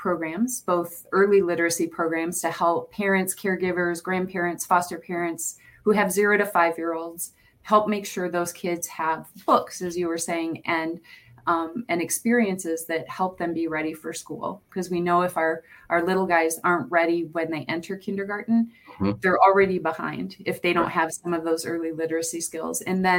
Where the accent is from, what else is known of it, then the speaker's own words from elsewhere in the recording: Illinois, United States; also born or lived in New Hampshire; now in Michigan, United States; I was raised in Illinois, but was living in New Hampshire at the time.